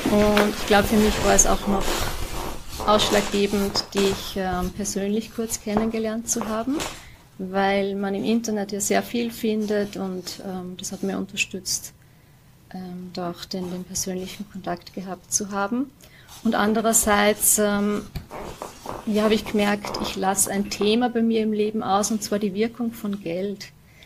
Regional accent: Upper Austria, Austria; born there; wenn ich den Hügel raufgehe, sehe ich die Vorarlberger Alpen und den Alpstein. Und bin gebürtig aus Oberösterreich und habe dort auch meinen fachlichen Background einsammeln dürfen.

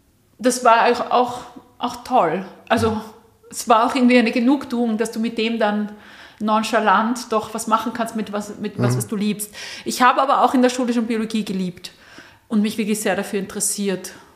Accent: Austria; dass ich Österreicherin bin

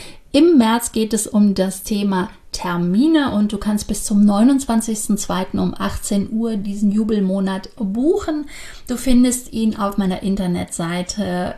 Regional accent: Cologne, North Rhine-Westphalia, Germany; was soll der Quatsch als Kölnerin

